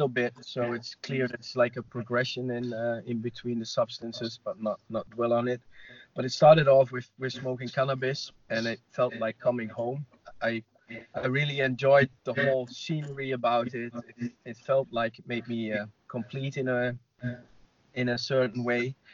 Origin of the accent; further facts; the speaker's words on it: Netherlands; I'm from Holland.